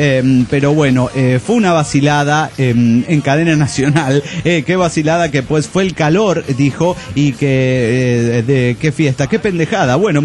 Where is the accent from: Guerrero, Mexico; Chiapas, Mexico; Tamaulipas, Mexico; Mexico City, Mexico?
Mexico City, Mexico; born there; now in Morelia, Mexico; Soy nacido en el Distrito Federal trasladado a esta hermosa ciudad de Morelia, Michoacán, en diciembre de 1985, por los motivos que en todo México conocieron, el famoso terremoto del 85.